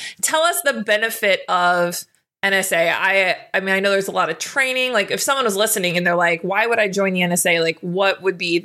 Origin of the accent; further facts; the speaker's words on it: Illinois, United States; I'm like, oh, sure. Yeah, I'm from Chicago. But it just so happens we're like within 30 minutes of each other.